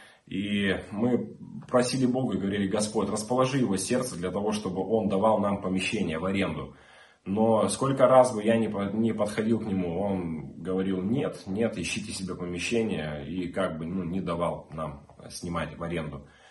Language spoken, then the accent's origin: Russian; Bratsk, Irkutsk Oblast, Russia; born there; Мне 35 лет, и у меня есть семья и трое детей. Я сам родился в Сибири, в городе Братске, в семье пастора церкви, многодетной семье.